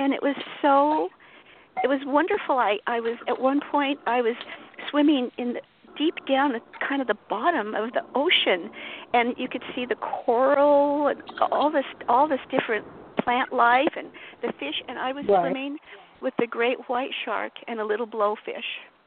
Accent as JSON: {"language": "English", "region": "Colorado", "country": "United States", "tie": "born or raised there", "lives_now": "Whidbey Island, United States", "said": "I was born and raised in Colorado. I really loved the mountains of Colorado. I loved Colorado. I never wanted to leave Colorado."}